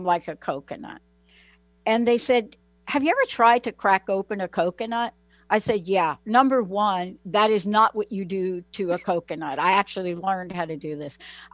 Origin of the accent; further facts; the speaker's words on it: New York, United States; but I'm from New York, so I come across a little bit not.